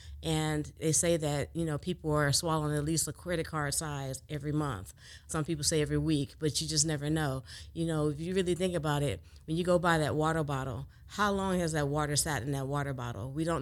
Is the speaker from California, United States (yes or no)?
yes; Inglewood, California, United States; I am originally from Inglewood, California. I grew up in Inglewood, but everybody knows about Los Angeles.